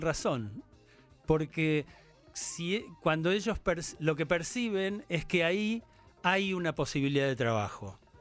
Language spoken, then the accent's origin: Spanish; Argentina; Soy argentino, ¿cómo no me va a significar?